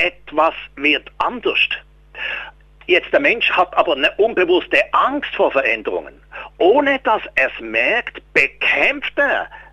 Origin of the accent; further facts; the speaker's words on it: Switzerland; Zu der Zeit war es viel, ich rede von den 50er Jahren, war es viel, wenn bei uns in der Schweiz einer im Monat 3.000 Franken verdient hat.